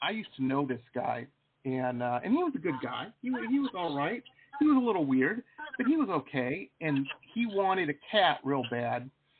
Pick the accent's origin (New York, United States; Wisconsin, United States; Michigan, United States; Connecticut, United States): Michigan, United States; Detroit; I grew up in Metro Detroit, you didn't say a lot of stuff that would get you popped in the socked in the nose, you know?